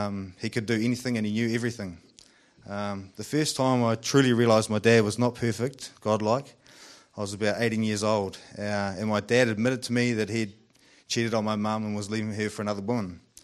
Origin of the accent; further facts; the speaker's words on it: Kauai, Hawaii, United States; I was raised in Kauai by my dad Neil and mum Brenda, along with my younger sisters.